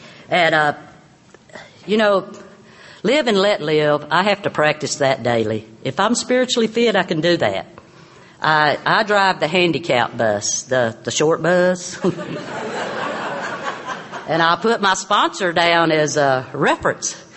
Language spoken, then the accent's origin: English; Boston, Massachusetts, United States; Everybody was saying, where are you from? And I said, Boston.